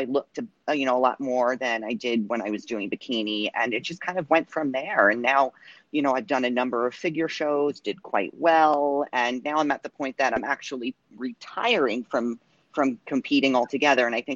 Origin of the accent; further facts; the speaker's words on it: New Jersey, United States; I grew up in South Jersey, played sports my whole life